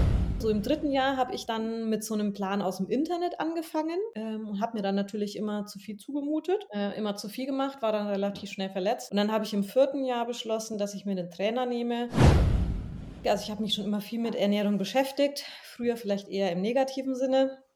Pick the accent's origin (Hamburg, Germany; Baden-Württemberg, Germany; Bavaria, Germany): Bavaria, Germany; Herzogenaurach; born there; gebürtig komme ich aus Herzogenaurach, also Sportstadt, hatte schon immer was mit Sport zu tun.